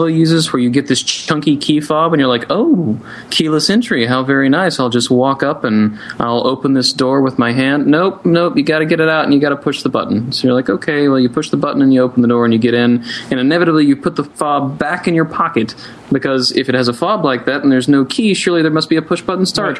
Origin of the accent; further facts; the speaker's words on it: the South, United States; I mean, you know, I grew up in the South.